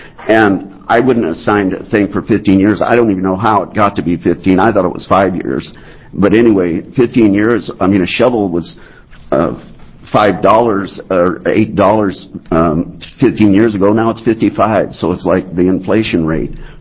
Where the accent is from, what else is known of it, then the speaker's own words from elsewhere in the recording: Portland, United States; And I'm from Portland, and I have two signs on my property